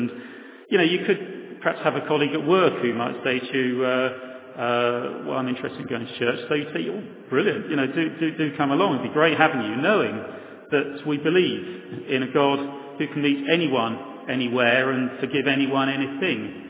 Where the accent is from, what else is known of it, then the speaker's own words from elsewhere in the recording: Croydon, London, United Kingdom; she set out from Croydon, my hometown.